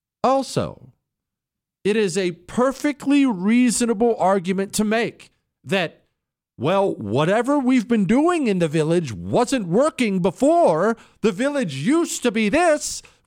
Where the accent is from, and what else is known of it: Rust Belt, United States; born or raised there